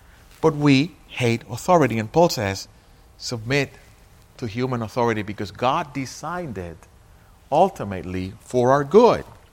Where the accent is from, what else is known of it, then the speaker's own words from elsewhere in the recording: Dominican Republic; I'm from the Dominican. That's why I say it.